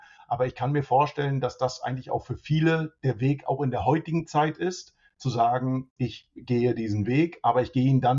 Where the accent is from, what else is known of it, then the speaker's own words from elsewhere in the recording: Hamburg, Germany; ich bin Hamburger gerne, ne? Hamburg ist gut